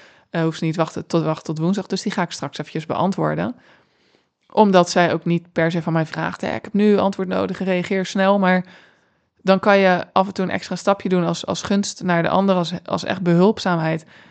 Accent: Rotterdam, South Holland, Netherlands; Ik ben Rotterdamse, dus niet lullen, maar poetsen, zeggen we hier.

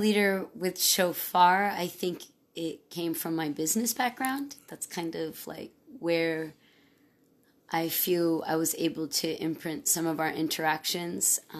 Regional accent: Santee, California, United States; I was, you know, a first-generation immigrant growing up in Santee.

